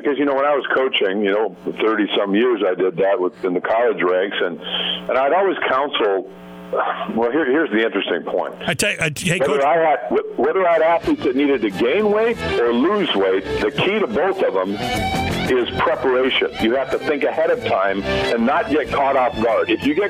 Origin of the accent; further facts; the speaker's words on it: Minnesota, United States; growing up in the Midwest in Minnesota myself